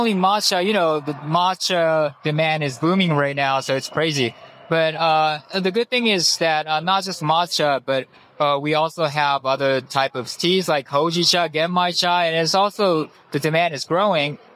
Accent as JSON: {"language": "English", "country": "Japan", "second_language": "English", "said": "You know, we're from Japan, and we wasn't expecting this hot event."}